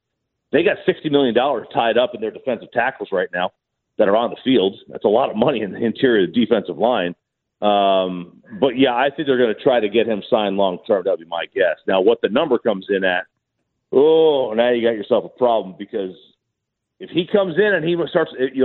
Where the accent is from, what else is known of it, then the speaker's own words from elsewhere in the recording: Northeast, United States; I grew up in the Northeast, and that was not a thing up there, I guess, for Thanksgiving.